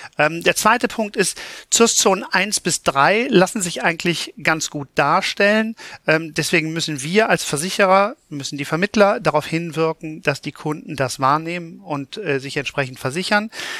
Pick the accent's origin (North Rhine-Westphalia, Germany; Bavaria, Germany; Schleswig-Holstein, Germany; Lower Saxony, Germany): North Rhine-Westphalia, Germany; Cologne; als Kölner kennt man natürlich Hochwasser.